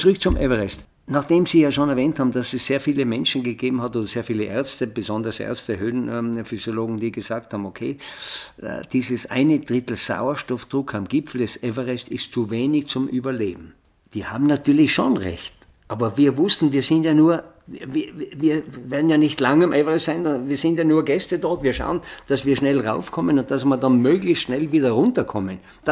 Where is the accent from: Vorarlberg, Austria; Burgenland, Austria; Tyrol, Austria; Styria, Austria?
Tyrol, Austria; das ist auch schon hier im Zillertal gewesen, wo ich aufgewachsen bin